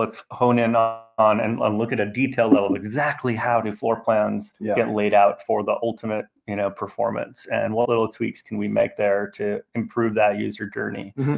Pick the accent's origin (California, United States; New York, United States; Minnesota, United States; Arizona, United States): Minnesota, United States; I mean, I grew up in Minnesota. The Minnesota dream was I want a house, I want a car, and I want a yard, and I want a cabin up north.